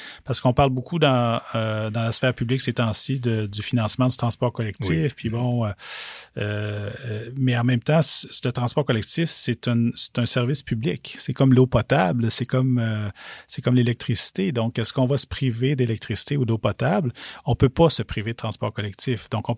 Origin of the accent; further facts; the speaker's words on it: Rouyn-Noranda, Quebec, Canada; born there; now in Montreal, Canada; D'abord, d'ailleurs, j'habite dans Hochelaga. Mais je suis né à Rouyn-Noranda. Donc, Rouyn-Noranda, c'est pas Montréal, OK?